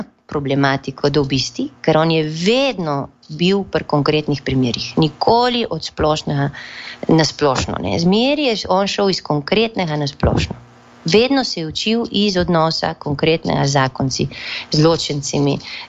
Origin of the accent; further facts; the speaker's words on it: Littoral, Slovenia; now in Peru; Mogoče Primorci smo bolj, Štajerci, ne vem.